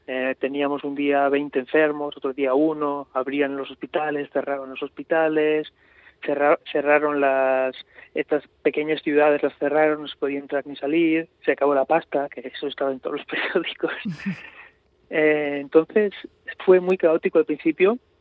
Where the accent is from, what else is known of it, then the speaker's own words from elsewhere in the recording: Mexico; moved away; Pero yo tengo ya hace 3 años que me fui de México, pero yo todavía tengo una morriña muy grande por México.